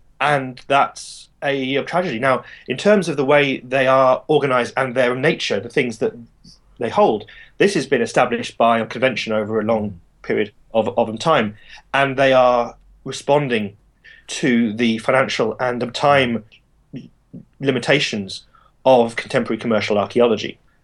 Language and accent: English; United Kingdom; I'm a British archaeologist